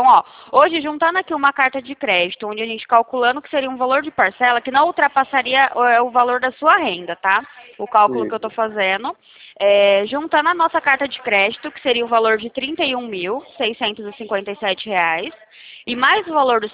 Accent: Sumaré, São Paulo, Brazil; Eu sou da cidade de Sumaré

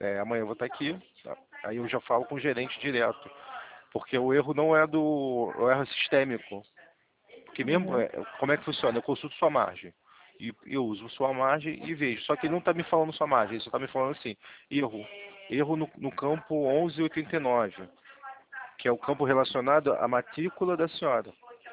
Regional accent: Rio de Janeiro, Brazil; eu sou aqui do Rio de Janeiro.

